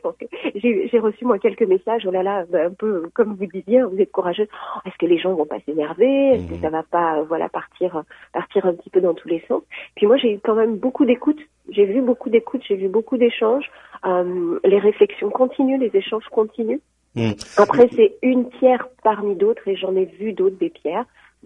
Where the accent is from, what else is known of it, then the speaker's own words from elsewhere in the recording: Algeria; je suis algérienne, francophone, enfin française, c'est un mélange, je ne sais même pas comment me définir, mais ce que je sais, c'est que j'habite ici depuis 10 ans, presque 10 ans, d'ailleurs à la fin du mois d'octobre